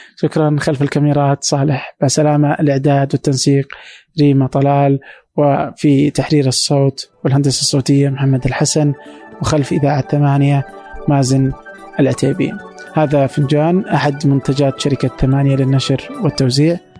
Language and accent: Arabic; Saudi Arabia; لأن أحس أنه علاقة مثلا على الأقل عندنا في السعودية أو في الخليج يمكن علاقة الناس بالشارع بالمجتمع قليلة جدا